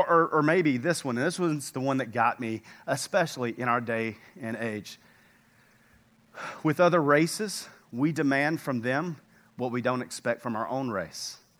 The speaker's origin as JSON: {"language": "English", "region": "Texas", "country": "United States", "said": "Well, remember, we're from East Texas."}